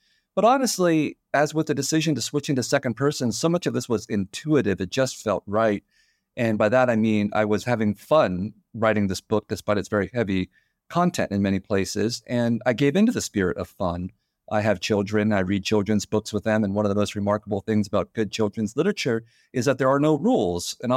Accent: San Jose, California, United States; And I grew up in California in a city called San Jose that is predominantly white, Asian, and Latino.

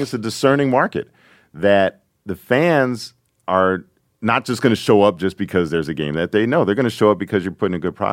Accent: Los Angeles, California, United States; and I grew up there, so we were raised on Jim Murray writing the LA Times in a high level.

